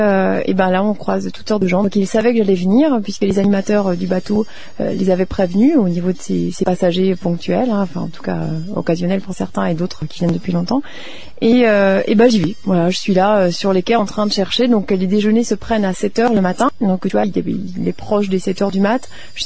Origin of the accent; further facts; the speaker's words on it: France; now in Lausanne, Switzerland; À de France, mais je fais qu'à la Lausanne depuis un an.